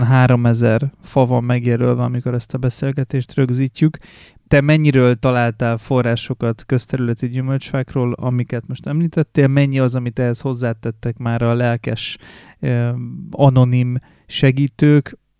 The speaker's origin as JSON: {"language": "Hungarian", "region": "Bács-Kiskun", "country": "Hungary", "tie": "born there", "said": "Az én szülővárosomban egyetlen fadebe van jelölve, ez egy kis Bács-Kiskun megyei település"}